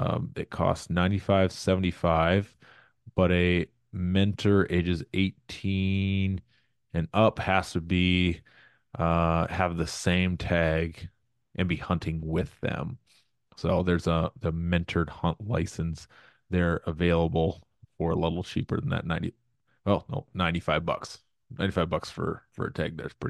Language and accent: English; South Dakota, United States; South Dakota, yeah, it's my home state, so I'm going to be taking people, taking my boys.